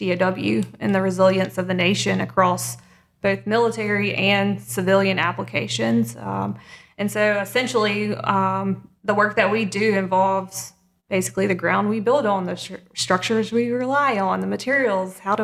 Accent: Vicksburg, Mississippi, United States; unlike Justin, I grew up in Vicksburg.

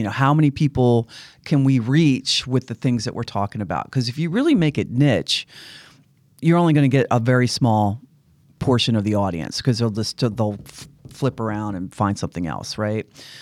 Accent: Laurel, Maryland, United States; because I'm from Maryland, born and raised in Laurel, just outside of Fort Meade.

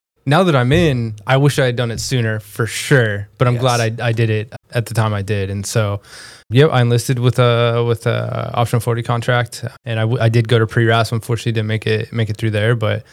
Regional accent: Conifer, Colorado, United States; also born or lived in Littleton, United States; I grew up in a little mountain town called Conifer before moving down to Littleton, and I spent most of my life there.

